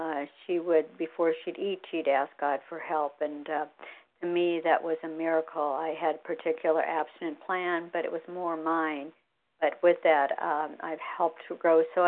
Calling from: Beaverton, Oregon, United States; I'm from Beaverton, Oregon, and I've been listening to Vision for You and really benefiting from it

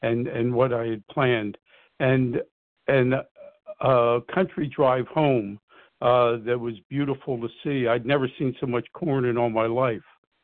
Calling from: New Jersey, United States; Good morning. … I'm calling from Southern New Jersey

